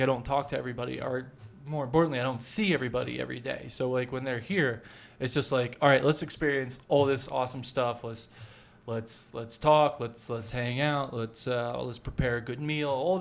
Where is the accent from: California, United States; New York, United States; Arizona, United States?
New York, United States; New York City; I came from the New York City area, and now I live in the Rocky Mountains in Colorado.